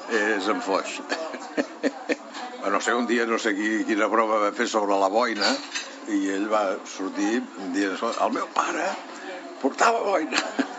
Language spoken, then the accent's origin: Catalan; Barcelona, Catalonia, Spain; jo vaig néixer a Barcelona, en un barri, el Camp d'en Grassot, sóc un producte del Liceu Francès de Barcelona, Facultat de Dret de Barcelona.